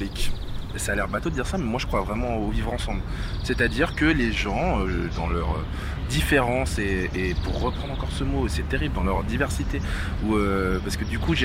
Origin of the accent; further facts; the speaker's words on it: Hérouville-Saint-Clair, Normandy, France; moi j'ai grandi donc à Hérouville-Saint-Clair, dans la banlieue de Caen